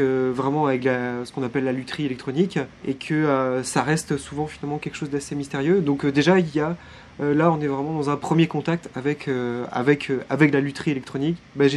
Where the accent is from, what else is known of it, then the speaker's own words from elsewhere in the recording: Morlaix, Brittany, France; Je suis breton, je viens de Morlaix, j'ai fait mes études à Brest.